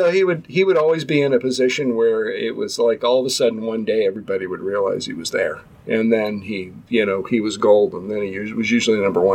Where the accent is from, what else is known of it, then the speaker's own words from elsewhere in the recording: Louisville, Kentucky, United States; born there; So I was born in Louisville.